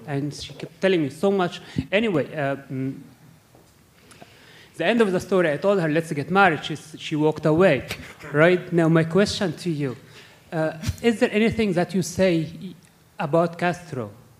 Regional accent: Egypt; She asked me, where am I from? I told her I'm from Egypt.

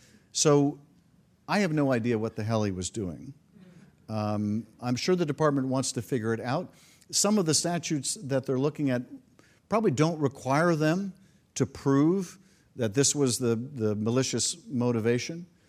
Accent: Boston, Massachusetts, United States; I have stuck with the Raiders through thick and thin, and I'm originally from Boston, and I've stuck with the Red Sox through thick and thin.

